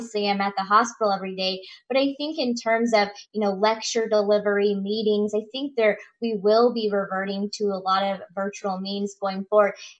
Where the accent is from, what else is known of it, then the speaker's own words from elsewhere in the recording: Chillicothe, Missouri, United States; I'm originally from Chillicothe, Missouri, so I thought I was going to go home, practice primary care with a focus on women's health